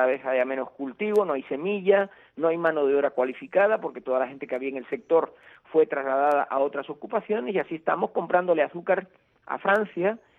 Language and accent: Spanish; Cuba; born there; yo también nací en Cuba